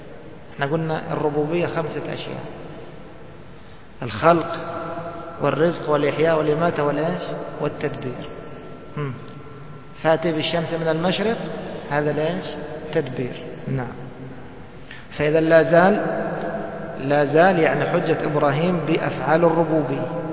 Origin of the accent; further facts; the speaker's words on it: Egypt; مثل ما بيقولوا عندنا في مصر ما يخر المي